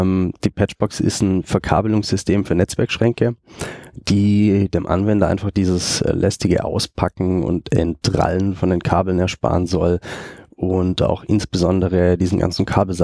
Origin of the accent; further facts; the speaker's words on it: Germany; moved away as an adult; now in Austria; komme eigentlich aus Deutschland, bin arbeitstechnisch 2009 mal nach Österreich gekommen, bin gelernter ITler und ja, aufgrund dessen bin ich dann eben auch nach Österreich gekommen.